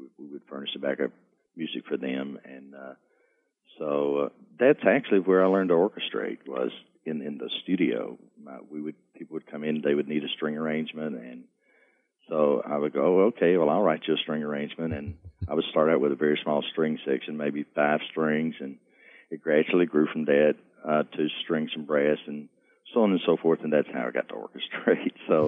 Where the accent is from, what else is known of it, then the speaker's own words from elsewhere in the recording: Cartersville, Georgia, United States; I was raised in Cartersville, Georgia. It's about 40 miles north of Atlanta, out in the country. That was my hometown, and I was there for all of my childhood and most.